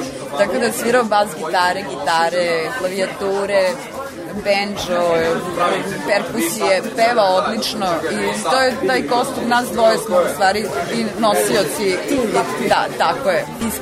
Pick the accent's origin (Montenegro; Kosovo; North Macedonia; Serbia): Serbia; Novi Sad, Vojvodina; u mom rodnom gradu, Novom Sadu, odakle sam i krenula.